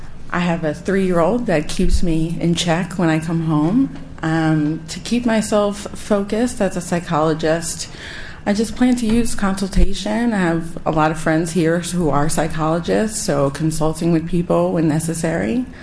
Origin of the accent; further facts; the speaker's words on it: New Jersey, United States; I'm from New Jersey. I went to University of Pittsburgh for undergrad and my master's in social work.